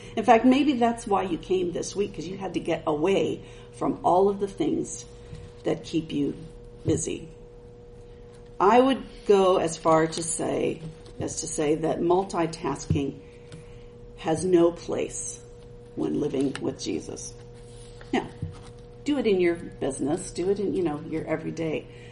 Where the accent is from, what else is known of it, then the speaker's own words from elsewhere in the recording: Seattle, Washington, United States; now in Arkansas, United States; We're actually from the Seattle area, so before our long tenure in Arkansas, we're from the Pacific Northwest.